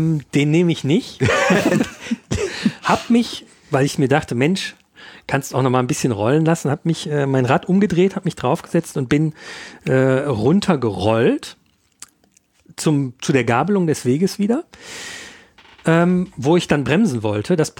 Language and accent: German; North Rhine-Westphalia, Germany; ich komme aus dem Ruhrgebiet ursprünglich